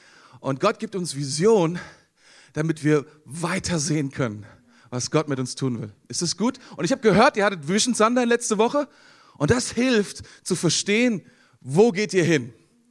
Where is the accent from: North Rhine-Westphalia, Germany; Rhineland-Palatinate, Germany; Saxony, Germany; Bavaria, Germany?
Rhineland-Palatinate, Germany; Mainz; ich komme aus Mainz zusammen mit meiner Frau. Wir leiten dort die Basis, die ist nun 10 Jahre alt.